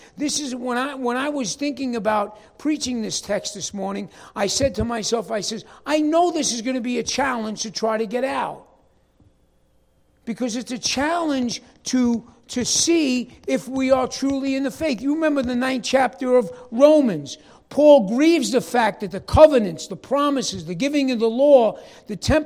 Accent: New York City, New York, United States; And even I'm from New York City. I don't know. There's nothing out here.

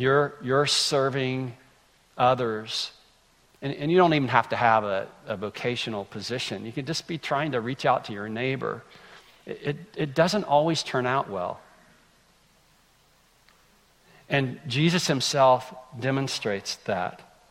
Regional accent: Greenville, United States; moving back to Greenville over 18 years ago to my hometown.

